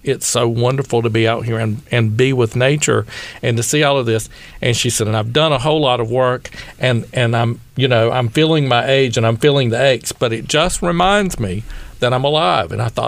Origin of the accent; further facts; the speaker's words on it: East Coast, United States; I'm from the East Coast. Most of my family has died.